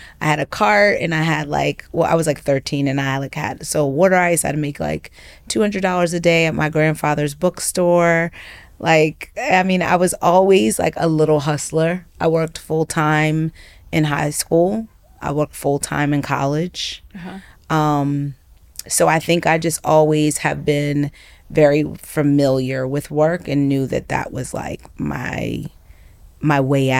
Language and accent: English; New Jersey, United States; I grew up in New Jersey with my mom. She was a single parent.